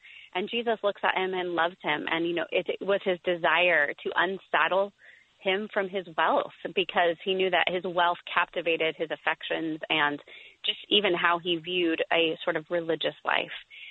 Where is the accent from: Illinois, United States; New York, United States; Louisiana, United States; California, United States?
California, United States; We grew up in the suburbs and really felt God calling us back to the suburbs we grew up in Southern California to begin a church here.